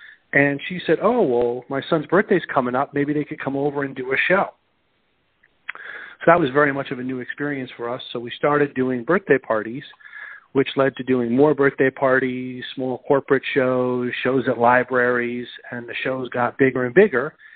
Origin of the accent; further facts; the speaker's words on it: Westchester, New York, United States; now in Las Vegas, United States; I grew up in Westchester, just north of Manhattan, about 20 minutes north of Manhattan.